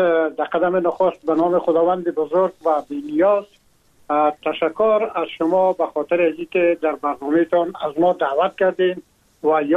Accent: Afghanistan; now in France

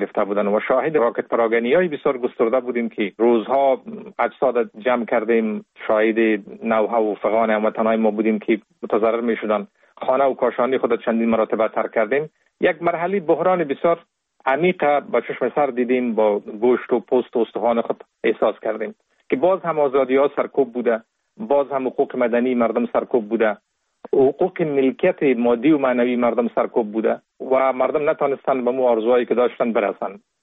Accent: Kabul, Afghanistan; born there

